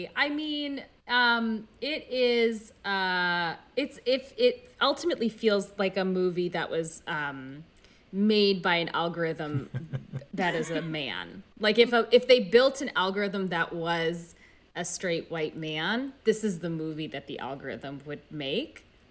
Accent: Alberta, Canada; And I grew up in Alberta, so I really feel like I went from one to another.

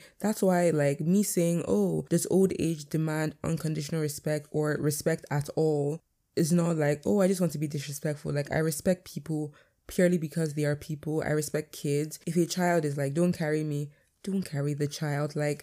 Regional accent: Nigeria; But I'm Nigerian, like I'm African.

